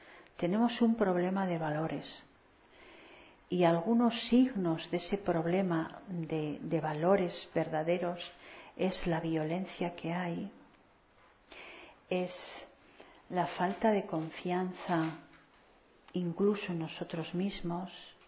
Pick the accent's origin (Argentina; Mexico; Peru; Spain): Spain; born there; moved away as an adult; now in Canary Islands, Spain; Y yo que nací aquí en la península y que después me fui por trabajo allí